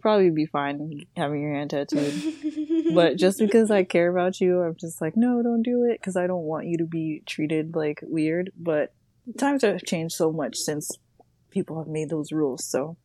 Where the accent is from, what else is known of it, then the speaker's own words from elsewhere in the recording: United States; Obviously, like, I'm a Black woman, but I grew up in America, so... My view on it is very, like, American.